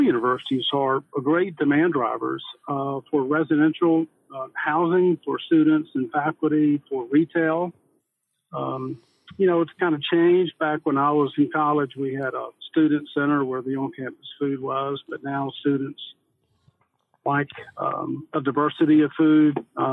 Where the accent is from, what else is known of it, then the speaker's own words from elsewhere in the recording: Georgia, United States; Well, I'm a native Georgian. I'm not from Atlanta, but I went to Georgia Tech